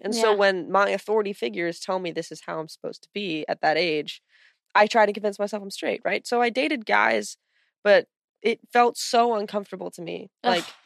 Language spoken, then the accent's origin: English; California, United States; It's like Sacramento, uh-huh. 30 minutes outside of Sacramento. It was like this conservative bubble.